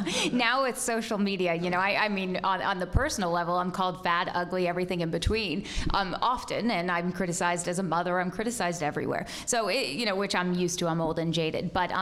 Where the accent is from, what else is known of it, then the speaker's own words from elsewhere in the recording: San Diego, California, United States; I started my career in Nebraska, and I'm from San Diego, California.